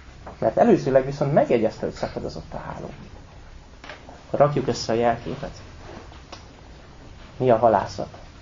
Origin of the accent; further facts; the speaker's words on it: Békés, Hungary; Fel lehet ismerni a békési, a békisi, én Békés megyei vagyok, és nálunk inkább íbetűvel beszélek.